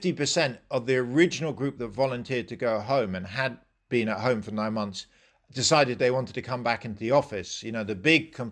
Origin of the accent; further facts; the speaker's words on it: United Kingdom; I mean, being British, you know, many times I've come into work with a stinking hangover